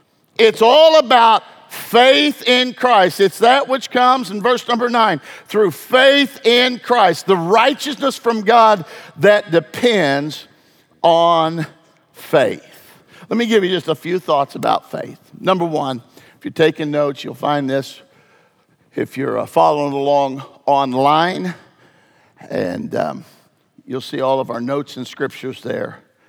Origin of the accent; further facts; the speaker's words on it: Wisconsin, United States; And we're from Wisconsin, and they're from Minnesota.